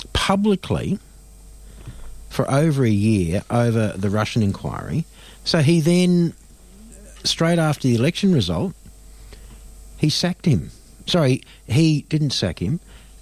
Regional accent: Victoria, Australia; Well, I come from the Latrobe Valley.

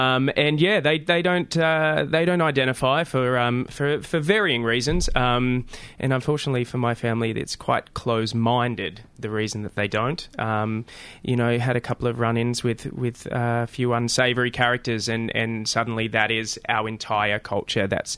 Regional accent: Wagga Wagga, New South Wales, Australia; I'm a Wiradjuri man from country New South Wales. I grew up predominantly in Wagga Wagga. Means land of many crows, and my family from the Brungle Mission

